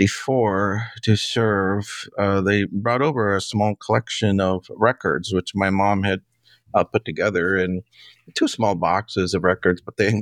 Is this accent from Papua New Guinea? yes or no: yes; Papua New Guinea; Well, so I grew up in Papua New Guinea, and there, the musical culture was very different.